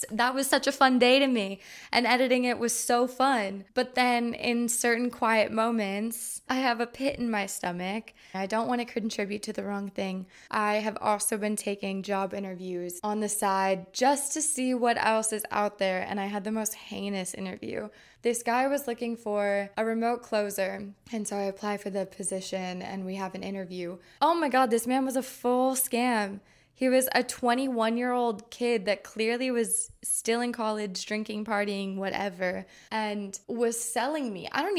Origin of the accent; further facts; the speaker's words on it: United States; even though obviously I'm an American, majority of my friends are American.